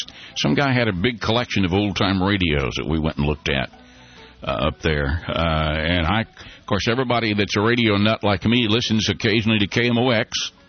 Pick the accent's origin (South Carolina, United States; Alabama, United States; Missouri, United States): Missouri, United States; St. Louis; born there; By the way, I was born in St. Louis, Missouri.